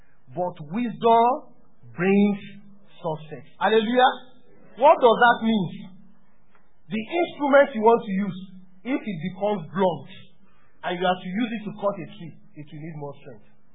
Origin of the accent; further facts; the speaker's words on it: Nigeria; Where are you from? I said Nigeria.